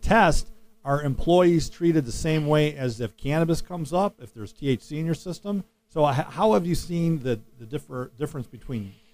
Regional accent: Detroit, Michigan, United States; I grew up in Metro Detroit. My whole family worked in the factories

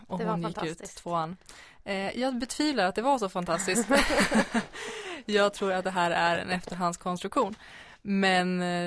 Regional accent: Västerbotten County, Sweden; Jag kommer från Västerbottens inland. Ett ställe som jag tror inte finns på kartan. Jag är 28 år

